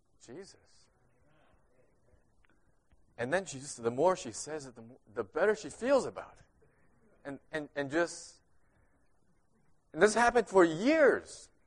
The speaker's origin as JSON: {"language": "English", "town": "Champaign", "region": "Illinois", "country": "United States", "said": "I'm from Champaign, right here."}